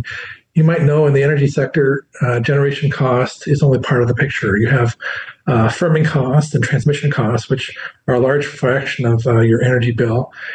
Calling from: Munich, Bavaria, Germany; I'm calling in from Munich, and there are much more interest over here

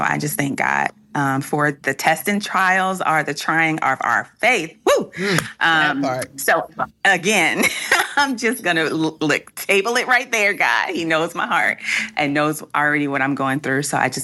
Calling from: Suffolk, Virginia, United States; I am calling from Suffolk, Virginia, but I'll say Hampton Roads, the 757.

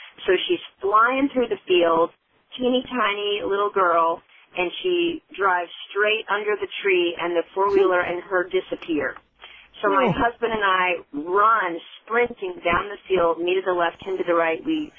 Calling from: Greenville, Texas, United States; I'm calling from Greenville, Texas.

